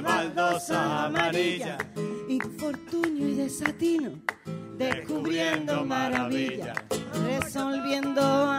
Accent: Utrera, Andalusia, Spain; un viaje a los rincones del sur, a mi tierra, a Andalucía, a Utrera

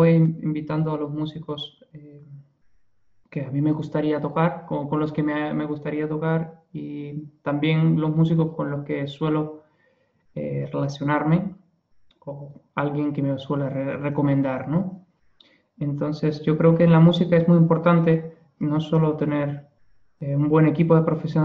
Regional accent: Cuba; also born or lived in Russia; soy cubano y ruso. Mi mamá es rusa, aunque yo he nacido en Cuba y he vivido una parte de mi vida en Cuba, otra en Rusia

